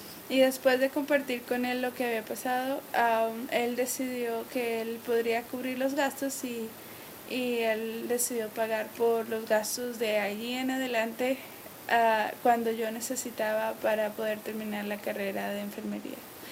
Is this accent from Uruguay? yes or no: no; Colombia; soy del país de Colombia. Llegué a la Universidad de King, Southwestern Adventist University